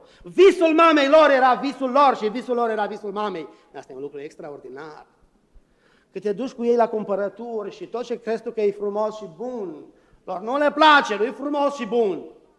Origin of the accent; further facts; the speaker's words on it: Romania; now in United States; Noi suntem din România, din lumea veche.